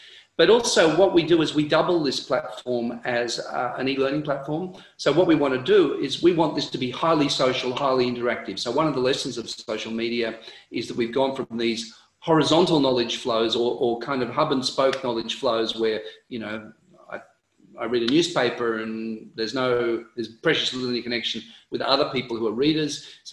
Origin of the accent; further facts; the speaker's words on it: Australia; now in United States; I'm in the US at the moment, but I'm an Australian citizen.